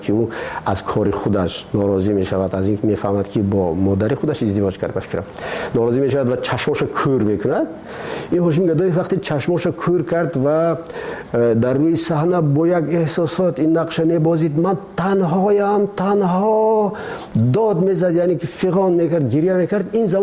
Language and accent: Persian; Tajikistan; ما تاجیک هستیم. همین است وطن ما، ما همین وطنمون را خودمون باید آباد کنیم